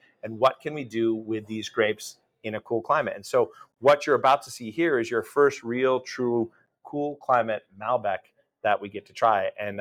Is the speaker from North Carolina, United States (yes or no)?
no; New York, United States; I grew up in New York. I grew up and went to school in the Finger Lakes, and so I was very much New York State wine proud